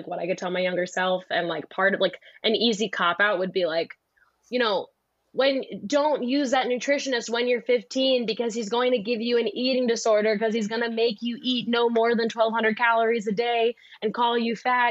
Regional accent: Philadelphia, Pennsylvania, United States; I'm from Philly. So it's very like, if you don't give a fuck about me, why should I give a fuck about you?

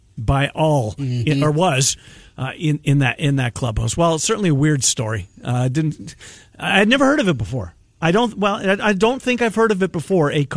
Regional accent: Minnesota, United States; Yeah, growing up in the Twin Cities and rooting for LSU college baseball.

